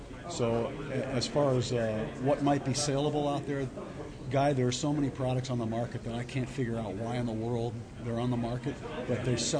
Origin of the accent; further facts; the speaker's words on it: Nashville, Tennessee, United States; I'm from Nashville. I work two jobs in Nashville.